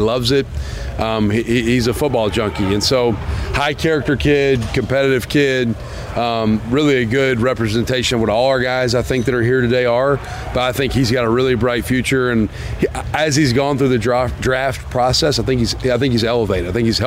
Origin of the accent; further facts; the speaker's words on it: Huntsville, Alabama, United States; I grew up in Huntsville. I tell him all the time, he's from Harvest, not Huntsville, which is like out in the sticks a little bit more. I'm a city boy compared to him.